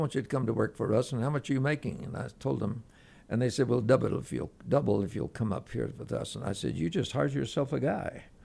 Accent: Coleman, Texas, United States; I was actually from Coleman. I was on a farm.

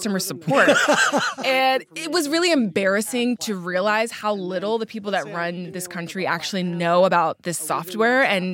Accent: United States; I'm personally very tired of taxi drivers in other countries laughing at me when they find out I'm an American.

